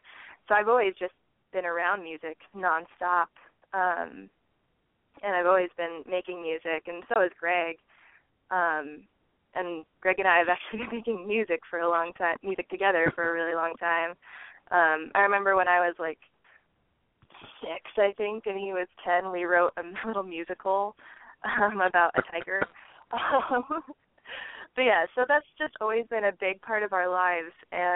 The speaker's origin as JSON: {"language": "English", "town": "Omaha", "region": "Nebraska", "country": "United States", "lives_now": "Hillsdale, United States", "said": "Oh, well, I'm from Omaha, Nebraska, and that's actually where Make Believe Studios is as well. But I'm calling you from Hillsdale, Michigan, actually."}